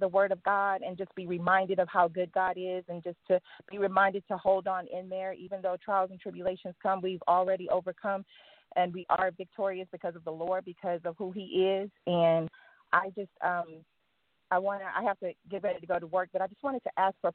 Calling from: California, United States; I'm calling from California.

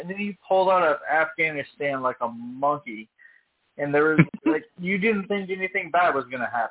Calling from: Illinois, United States; East Central Illinois.

